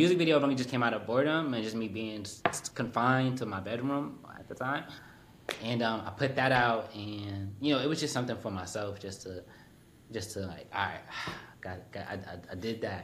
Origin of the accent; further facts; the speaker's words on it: New Jersey, United States; You know, I'm from New Jersey, from North Jersey specifically, so, like, I live right by New York City